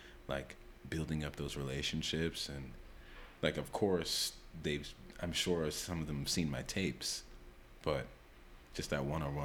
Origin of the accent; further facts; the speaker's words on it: New York City, New York, United States; But I love New York. I love being born and raised in New York.